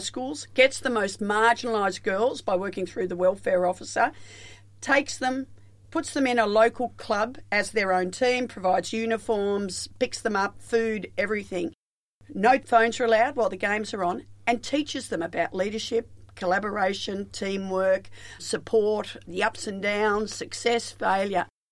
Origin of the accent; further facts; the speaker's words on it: Melbourne, Victoria, Australia; I grew up in Melbourne, and when I was around 12, we shifted suburbs.